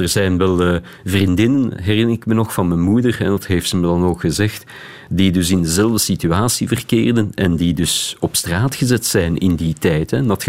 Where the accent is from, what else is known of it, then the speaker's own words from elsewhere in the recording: Beersel, Flemish Brabant, Belgium; want ik ben opgegroeid in Beersel, hè. Een beetje hoger dan het kasteel van Beersel.